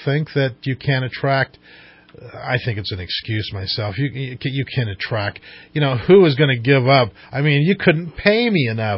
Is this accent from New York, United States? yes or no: no; Yreka, California, United States; born there; also born or lived in Riverside / San Francisco; I was born in Yreka, but I've lived in Riverside, I've lived in San Francisco.